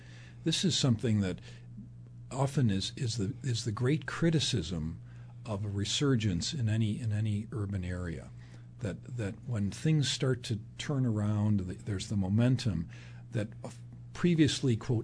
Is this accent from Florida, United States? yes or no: no; Buffalo, New York, United States; people would say, well, where are you from? And I'd say, Buffalo, New York, and they'd give me a quizzical look.